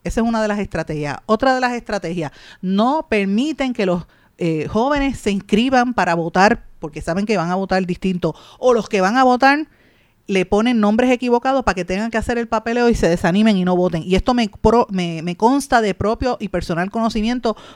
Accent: Puerto Rico; los problemas que nos van a afectar a nosotros como puertorriqueños.

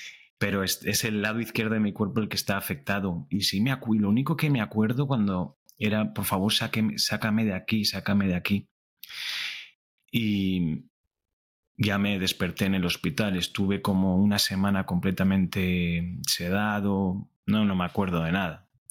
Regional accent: Vancouver, British Columbia, Canada; me trasladaron a Vancouver, que es de donde yo soy.

